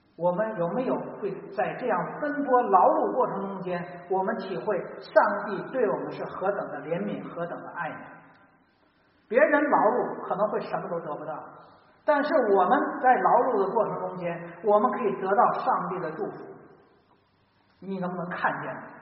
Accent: China; 我说我们中国人也不比他们差太多，但是我们还是不如他。

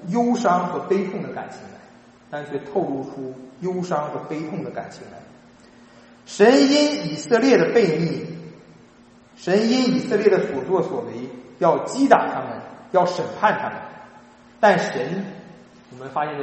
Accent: China; 这个其实跟我们中国人的伦理和传统文化有相似之处。

